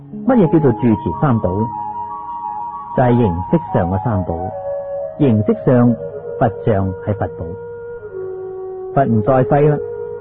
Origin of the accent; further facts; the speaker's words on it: China; 好像我们中国人没有忘记祖先一样。